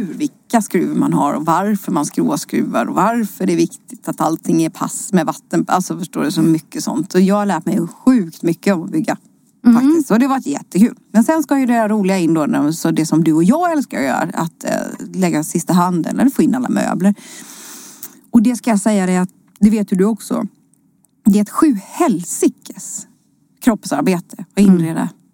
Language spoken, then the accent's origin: Swedish; Småland, Sweden; Va? Jag är ju från Småland.